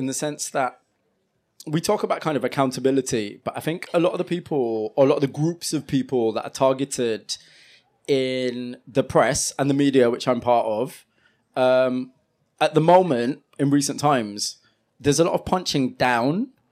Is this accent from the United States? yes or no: no; Huddersfield, Yorkshire and the Humber, United Kingdom; To be completely honest, I'm from Huddersfield.